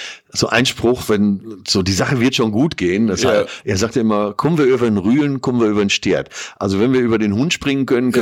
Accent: North Rhine-Westphalia, Germany; als typischer Münsterländer war das Schnitzel natürlich so das höchste der Gefühle

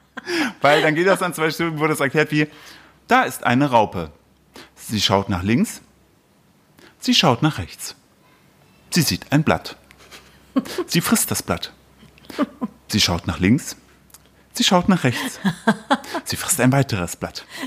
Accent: East Germany, Germany; Weil mich da im Osten, wo ich herkomme

